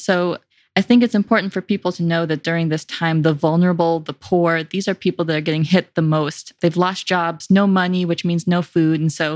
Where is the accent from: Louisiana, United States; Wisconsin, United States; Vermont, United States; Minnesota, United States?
Minnesota, United States; now in Texas, United States; But I grew up in Minnesota, and I've lived my whole life in the Midwest, even for college, went to Wheaton College right outside of Chicago.